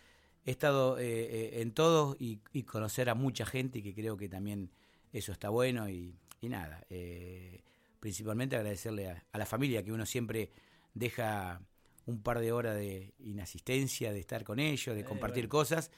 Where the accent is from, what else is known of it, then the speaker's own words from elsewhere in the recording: General La Madrid, Buenos Aires Province, Argentina; also born or lived in Roque Pérez; nací en la Madrid, estuve en Roque Pérez viviendo y volví a la Madrid cuando tenía 8 o 9 años.